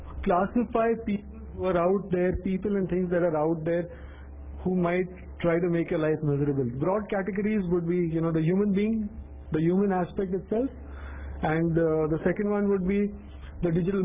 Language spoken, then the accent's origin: English; India; just because I'm here from India, it doesn't mean that this session is going to cover stuff like how to protect yourself from a malicious snake charmer